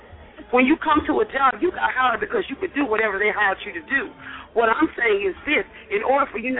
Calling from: Atlanta, Georgia, United States; I'm calling from Atlanta, and my comment is this.

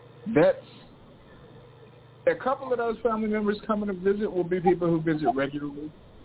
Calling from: Portland, Oregon, United States; I'm calling in from Portland, Oregon.

